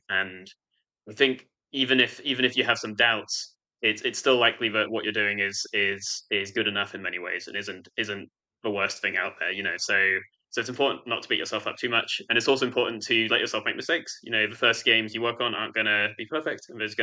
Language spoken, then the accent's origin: English; United Kingdom; So I, you know, being British and working with a lot of Americans